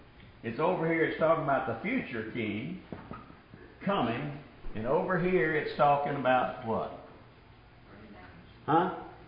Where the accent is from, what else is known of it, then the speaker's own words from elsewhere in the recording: Louisiana, United States; Well, see, but I'm from North Louisiana, remember?